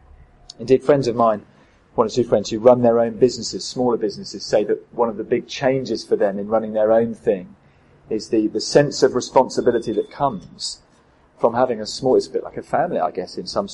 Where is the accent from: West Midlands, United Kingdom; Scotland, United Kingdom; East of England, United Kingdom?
East of England, United Kingdom; I grew up in Norfolk